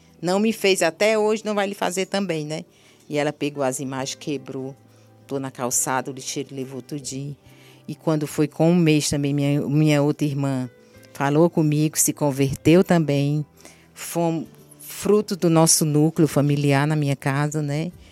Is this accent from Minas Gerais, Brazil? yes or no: no; Nova Russas, Ceará, Brazil; Eu voltar como uma serva do Senhor, né, para Nova Russas, servir ao meu Deus lá na cidade onde eu nasci e me criei. E hoje eu estou aqui em Nova Russas, né, alegre, satisfeita, uma qualidade de vida melhor, cidade pequena